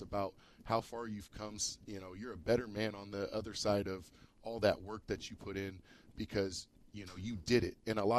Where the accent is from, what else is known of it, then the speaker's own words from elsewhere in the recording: Madera, California, United States; because I'm from Madera.